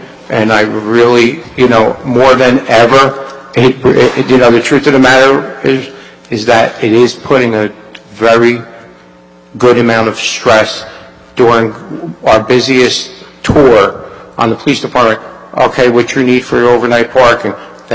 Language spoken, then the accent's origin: English; Nutley, New Jersey, United States; I'll tell you, I'm from Nutley my whole life.